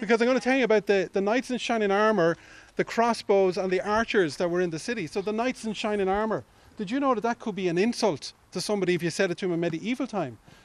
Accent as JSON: {"language": "English", "town": "Kilkenny", "region": "Leinster", "country": "Ireland", "tie": "born or raised there", "said": "Well, I think growing up in Kilkenny, you couldn't but fall in love with history."}